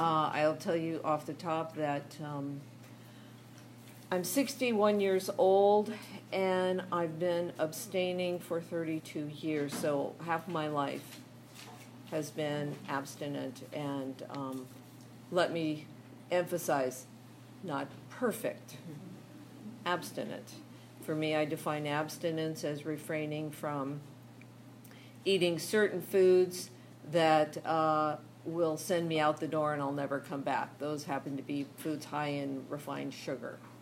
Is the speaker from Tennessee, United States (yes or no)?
no; Los Angeles, California, United States; I'm from Southern California in West Los Angeles at the meeting place on Idaho.